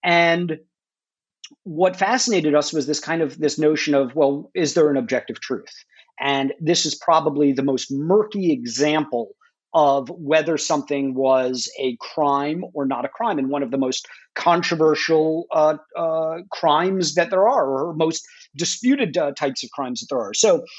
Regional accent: Miami Beach, Florida, United States; I was born and raised in Miami Beach. I'm a native of the island. I've never left. I've never lived more than 3 miles away from the hospital I was born in, Greg.

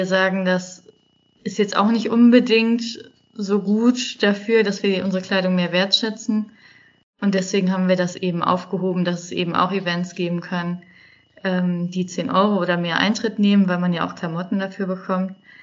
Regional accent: Wuppertal, North Rhine-Westphalia, Germany; Ich bin aus Wuppertal, das ist eine Stadt im Westen von Deutschland.

